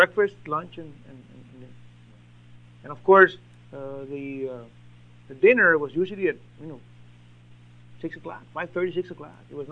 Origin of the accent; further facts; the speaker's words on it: Mexico; I spoke Spanish, and I'm originally from Mexico.